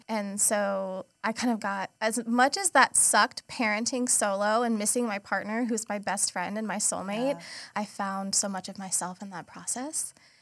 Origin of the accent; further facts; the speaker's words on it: Wilmington, North Carolina, United States; I am born and raised in Wilmington.